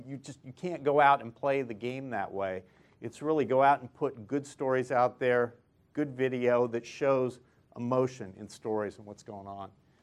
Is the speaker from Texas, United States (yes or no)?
no; Kansas, United States; So I am from Western Kansas, so I can talk from whence I came from about Western Kansas.